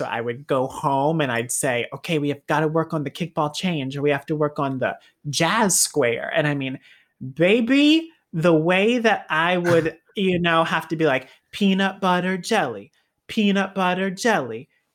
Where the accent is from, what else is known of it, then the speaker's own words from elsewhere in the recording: Southern United States, United States; And I think just being a kid growing up in the South and knowing that I was a little gay kid